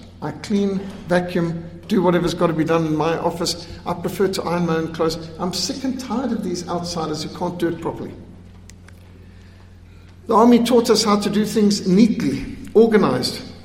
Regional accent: Zimbabwe; When I was brought up in school in Rhodesia

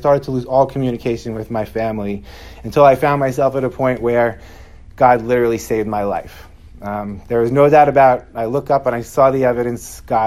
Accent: Long Island, New York, United States; I am 42 years old. I am from New York. Long Island, New York, some might know. I come from a pretty large Roman Catholic Italian family.

